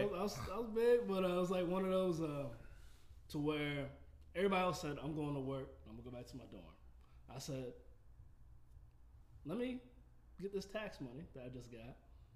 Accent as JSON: {"language": "English", "region": "Virginia", "country": "United States", "said": "I'm from Virginia."}